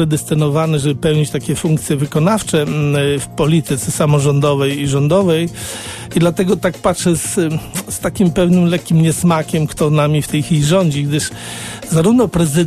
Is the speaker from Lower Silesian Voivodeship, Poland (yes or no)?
yes; Lower Silesian Voivodeship, Poland; Urodziłem się pod Górą Ślężą, nieopodal Świdnicy, tam też kończyłem liceum